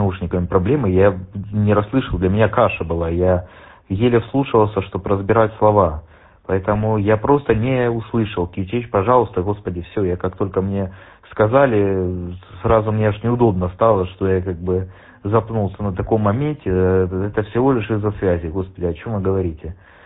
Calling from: Bursa, Turkey; Я из Бурсы, Турция, Бурса, город Бурса.

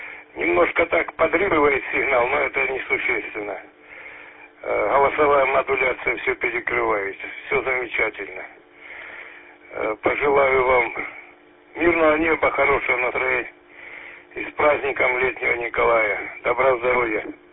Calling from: Kislovodsk, Stavropol Krai, Russia; Кисловодск

